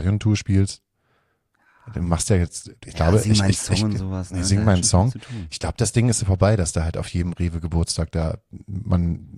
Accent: Germany; Ich meine, wir sind ja halt Deutsche, ne?

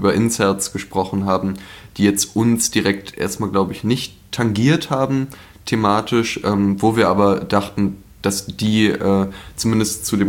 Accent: Berlin, Germany; Ich bin in Charlottenburg aufgewachsen. Jetzt wohne ich aber nicht mehr in Charlottenburg.

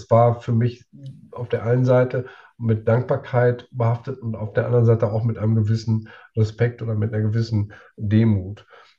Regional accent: North Rhine-Westphalia, Germany; Ich komme gebürtig aus dem Münsterland, das ja bekanntlich schwarz ist.

